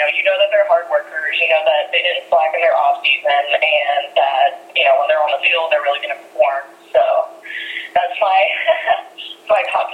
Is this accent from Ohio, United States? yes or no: no; Texas, United States; I am from Texas, and so we love our football here. It's, you know, what gets us excited, you know, from cradle to grave. So, been watching it all my life.